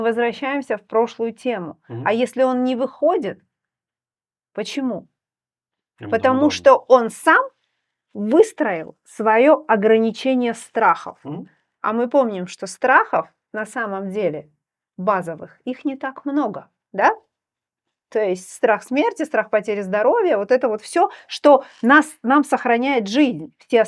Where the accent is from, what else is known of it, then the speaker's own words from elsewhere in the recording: southern Ukraine, Ukraine; now in Latvia; Я, как мы все знаем, я из Южной Украины, я приехала в Латвию, очень долго учила сложный для меня латышский язык